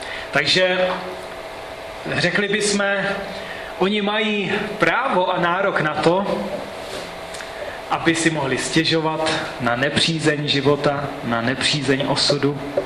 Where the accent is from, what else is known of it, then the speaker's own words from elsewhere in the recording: Vyškov, South Moravian Region, Czechia; Já pocházím z Výškova, nebo bydlím tam se svojí manželkou a dcerou.